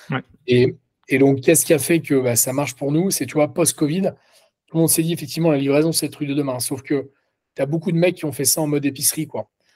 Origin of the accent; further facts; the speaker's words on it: Lille, Hauts-de-France, France; parce qu'on est lillois à la base